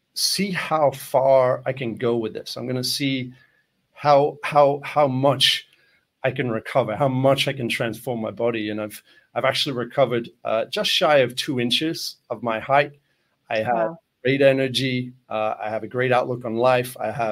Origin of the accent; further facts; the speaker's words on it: Australia; No, I grew up in Australia, and in my teenage years, like we're talking late 90s